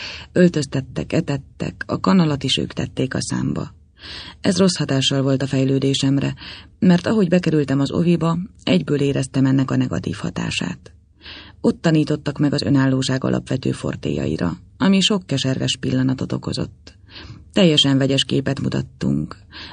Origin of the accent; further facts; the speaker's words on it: Debrecen, Hajdú-Bihar, Hungary; born there; 26 éves. Debrecenben születtem.